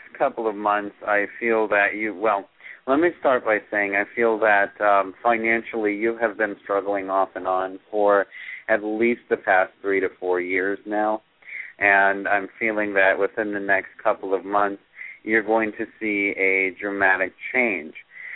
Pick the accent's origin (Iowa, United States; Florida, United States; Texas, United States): Florida, United States; That is so weird because I'm from Florida